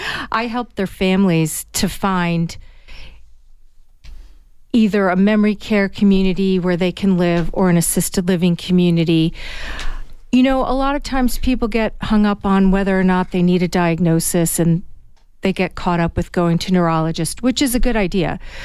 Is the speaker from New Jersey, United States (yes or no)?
yes; New Jersey, United States; Sure. I am originally from New Jersey. I've been here 23 years.